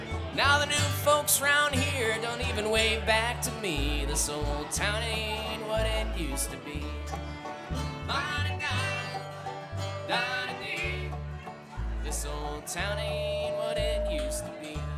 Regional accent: Metamora, Illinois, United States; This one, this one's kind of written about my hometown of Metamora, Illinois.

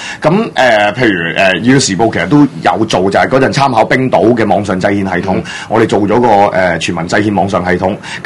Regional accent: Hong Kong; 我哋香港人應該點樣去寫我哋自己嘅契約？

